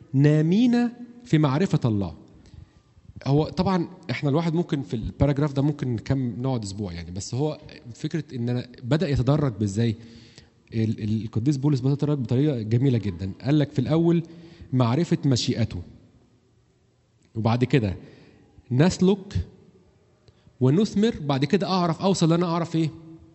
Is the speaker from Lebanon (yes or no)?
no; Egypt; احنا ما عندناش فكرة الاستمرارية كمصريين